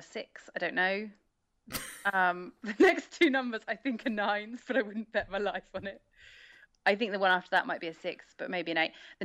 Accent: South West England, United Kingdom; I'm from Gloucestershire.

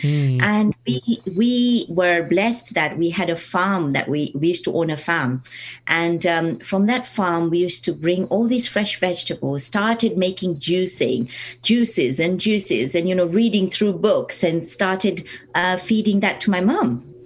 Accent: Kenya; And I come from Kenya.

